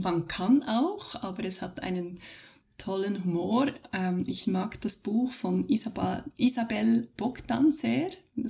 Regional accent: Switzerland; Es ist nicht ganz dasselbe, wie jetzt bei uns in der Schweiz im Lehrplan drin ist.

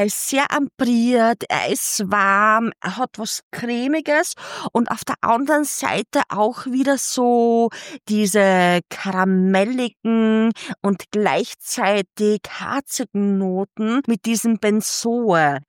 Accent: Styria, Austria; Wir kommen ja aus der Südsteiermark

